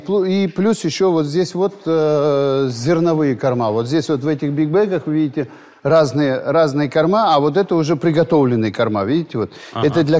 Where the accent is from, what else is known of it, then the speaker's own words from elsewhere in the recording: South Kazakhstan, Kazakhstan; я вот вырос в Южном Казахстане